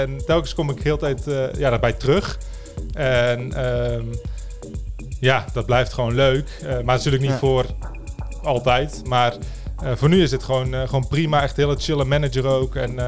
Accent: Roosendaal, North Brabant, Netherlands; also born or lived in Papendrecht; Ik ben 28 jaar. Opgegroeid in Roosendaal dus. En ik ben geboren in Papendrecht. Dat is heel ergens anders. Het is een stukje verder weg van Roosendaal.

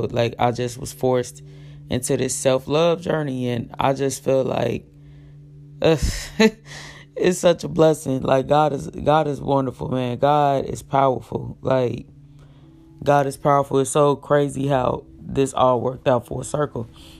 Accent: Elkhart, Indiana, United States; I went to my hometown, Elkhart, Indiana. I went up there to speak to the high school girls and just telling them a little bit about my journey.

